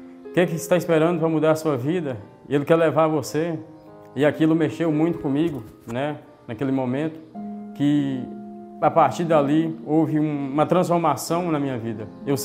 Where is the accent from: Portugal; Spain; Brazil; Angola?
Brazil; Bocaiúva, Minas Gerais; born there; Eu nasci em Bocaiúva aqui, né, nessa cidade de Minas Gerais.